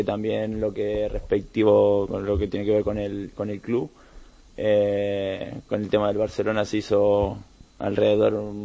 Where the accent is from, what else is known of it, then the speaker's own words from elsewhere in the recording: Argentina; Soy argentino y tengo doble ciudadanía.